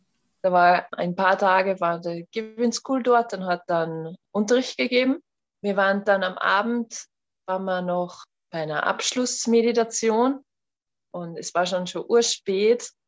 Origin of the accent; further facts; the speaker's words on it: Austria; komme aus Österreich, bin 33 Jahre